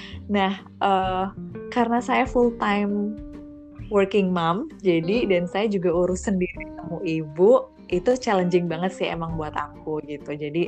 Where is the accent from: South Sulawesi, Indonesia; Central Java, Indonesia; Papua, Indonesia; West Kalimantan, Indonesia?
Central Java, Indonesia; Purwokerto; setelah itu tiba-tiba aku pulang ke Purwokerto nih, ke kampungku gitu.